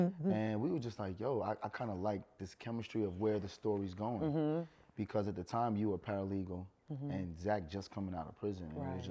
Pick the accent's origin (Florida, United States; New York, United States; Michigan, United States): New York, United States; Brooklyn; But here's the crazy part. I'm a kid from Brooklyn.